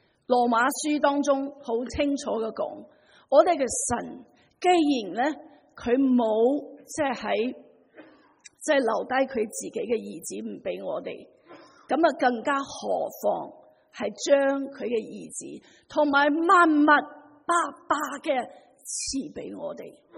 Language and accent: Cantonese; China; 我哋都知道我哋中国人系一个祈福嘅民族，我哋都好明白